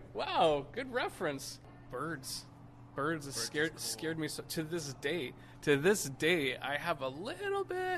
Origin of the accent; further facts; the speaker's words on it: Toronto, Ontario, Canada; I'm from Toronto.